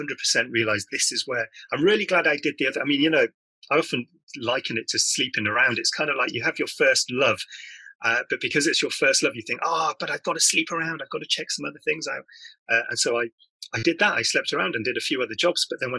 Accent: Manchester, North West England, United Kingdom; born there; My parents are Spanish immigrants, so they're both Spanish. And so I was born in England. I was born up in Manchester

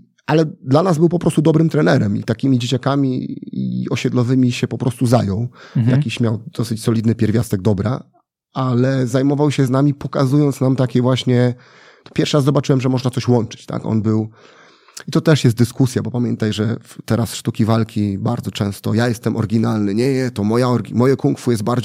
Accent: Warsaw, Masovian Voivodeship, Poland; Bo ja się wychowałem na Grochowie

